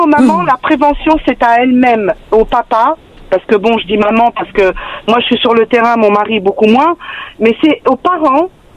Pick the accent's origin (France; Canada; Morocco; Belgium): Morocco; Mon mari est algérien, moi je suis marocaine